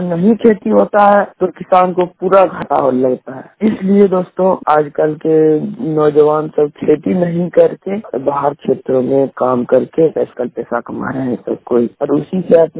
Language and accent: Hindi; Nawada, India; जमी मोबाइल वाणी गांव नवादा से।